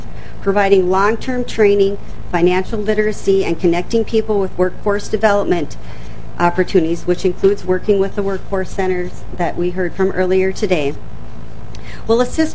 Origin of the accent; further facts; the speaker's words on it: Barnesville, Minnesota, United States; As a person who was born and raised in Greater Minnesota, I have a strong connection with our Greater Minnesota community members. I was born in Ada, which is in Norman County, so my early years in Barnesville, which is in Clay County